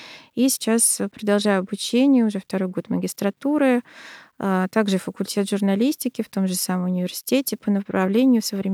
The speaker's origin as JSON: {"language": "Russian", "region": "Moscow", "country": "Russia", "tie": "born or raised there", "said": "Я родилась и выросла в Москве, всю жизнь здесь."}